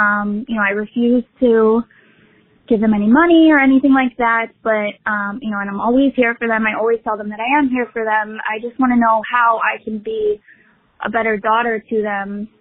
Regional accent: Long Island, New York, United States; I'm from Long Island. Unfortunately, I grew up surrounded by addiction.

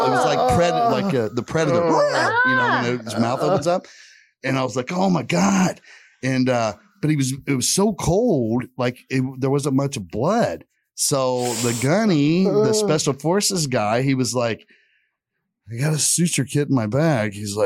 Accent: Indiana, United States; at least I'm from Indiana where we had snow, but I was living in Texas at the time.

